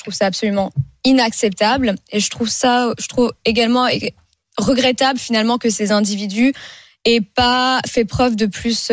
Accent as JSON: {"language": "French", "town": "Sarcelles", "region": "Île-de-France", "country": "France", "tie": "born or raised there", "said": "Moi, j'ai grandi à Sarcelles"}